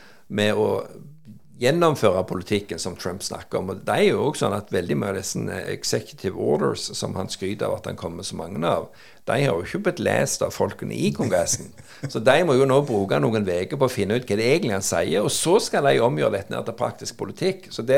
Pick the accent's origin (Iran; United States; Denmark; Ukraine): United States; Men igjen, sitter vi som amerikaner, så kan vi forstå det på en annen måte.